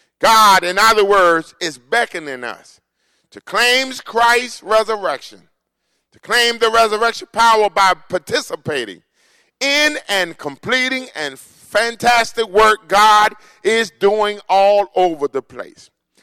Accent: United States; But I'm so glad that I'm an American, born and bred in the United States of America.

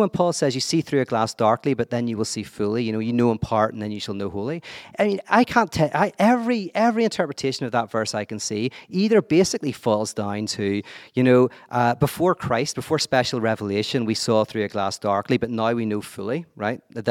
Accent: Northern Ireland, United Kingdom; I'm from Northern Ireland. I'm from like a crazy conflict and like civil war situation.

